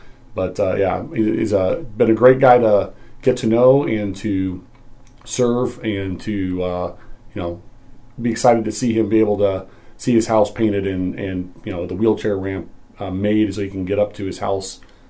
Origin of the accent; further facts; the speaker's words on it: Hannibal, Missouri, United States; coming back down to Missouri, I'm actually born and raised in Hannibal, Missouri, so I'm coming back kind of home to work in the community that I grew up in.